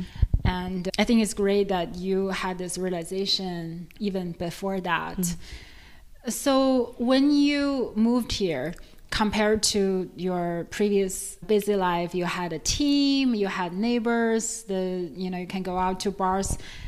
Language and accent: English; China; English is a second language; because I grew up in China, and then we didn't grow up very wealthy.